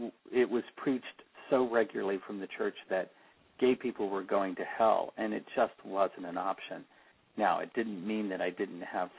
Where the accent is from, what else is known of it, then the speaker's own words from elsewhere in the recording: Ohio, United States; I grew up in the Midwest, in Ohio, and with a very conservative, fundamentalist Christian family.